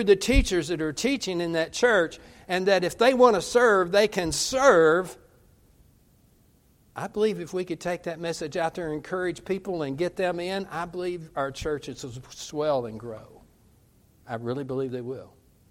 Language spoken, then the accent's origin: English; Southern United States, United States; though I come from the South.